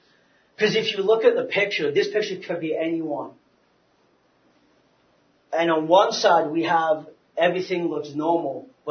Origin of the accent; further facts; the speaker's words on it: England, United Kingdom; I'm from England. I like tea.